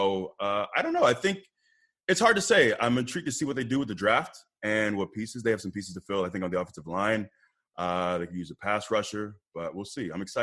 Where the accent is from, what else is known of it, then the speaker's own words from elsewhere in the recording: Tampa, Florida, United States; But I grew up in Tampa, and I live here now, so I'm allowed that.